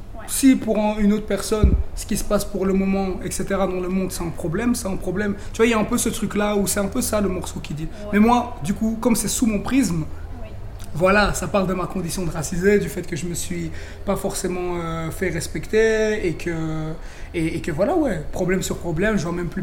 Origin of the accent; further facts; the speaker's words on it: Liège, Wallonia, Belgium; je suis 100% ivoirien, 100% belge. Parce que même si je suis né en Belgique, j'ai grandi à Liège, j'ai fait toute ma vie, en fait, en Belgique